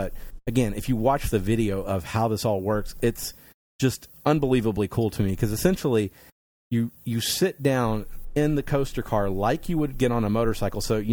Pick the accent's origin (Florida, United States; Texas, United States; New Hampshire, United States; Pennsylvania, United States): Texas, United States; Because, you know, we're from Texas.